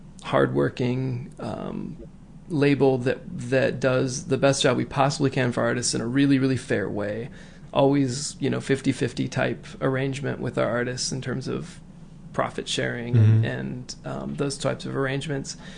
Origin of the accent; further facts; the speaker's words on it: Danville, United States; growing up in Danville, about 30 miles away